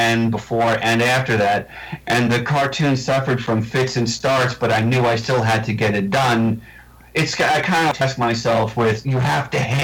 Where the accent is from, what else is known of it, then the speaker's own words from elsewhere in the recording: New York, United States; accent: Long Island; I've tried incredibly hard to not sound like I come from Long Island, New York.